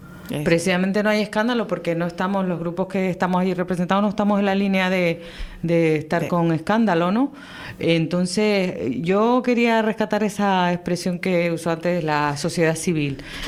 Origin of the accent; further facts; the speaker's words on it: Spain; como española, como ciudadana de este país.